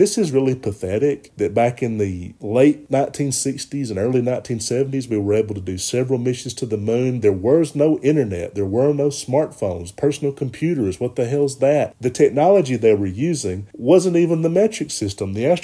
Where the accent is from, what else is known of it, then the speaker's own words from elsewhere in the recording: Alabama, United States; now in Los Angeles, United States; All the time growing up in Alabama, I heard, oh my God, Los Angeles, that's Sodom and Gomorrah